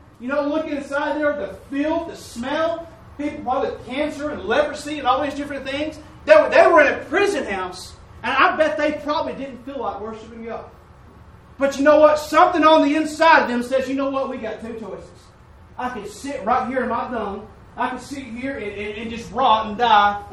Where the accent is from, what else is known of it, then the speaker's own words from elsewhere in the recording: Oklahoma, United States; I'm from Oklahoma.